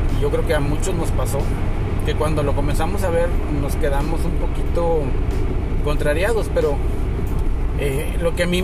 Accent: Mexico; si yo soy de México

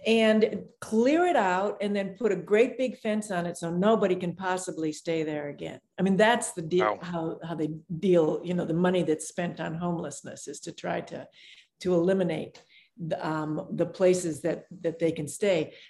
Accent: Michigan, United States; now in Oakland, United States; I live in Oakland in the Bay Area, and because I grew up in Michigan, I am very committed to not having a car.

